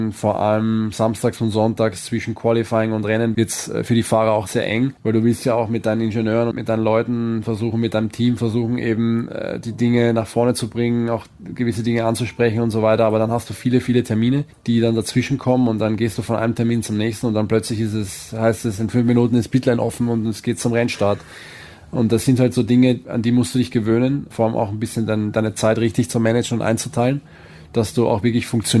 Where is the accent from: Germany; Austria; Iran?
Austria; als kleiner Junge gab es vor allem in Österreich, wo ich aufgewachsen bin